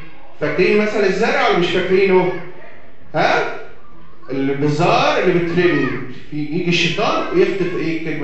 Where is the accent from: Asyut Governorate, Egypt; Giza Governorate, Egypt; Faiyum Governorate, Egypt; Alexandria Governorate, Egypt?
Asyut Governorate, Egypt; Asyut; كان في ملجا عندنا في مصر في اسيوط